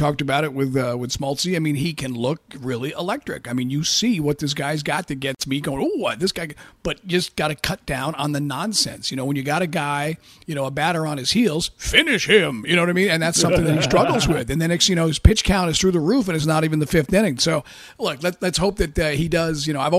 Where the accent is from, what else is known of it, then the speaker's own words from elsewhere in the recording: Long Island, New York, United States; that I grew up with back in Long Island in New York.